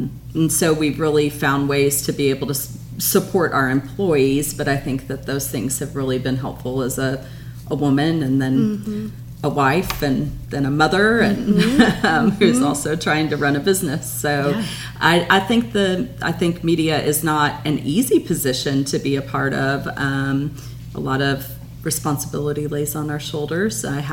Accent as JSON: {"language": "English", "region": "Missouri", "country": "United States", "tie": "born or raised there", "said": "Yeah, so I grew up in Missouri and was working in St. Louis after college at Edward Jones."}